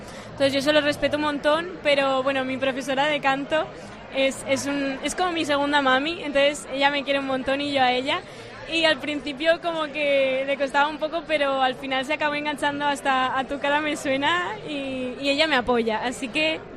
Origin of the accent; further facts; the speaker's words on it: Valencian Community, Spain; como valenciana es increíble que pongan mi último single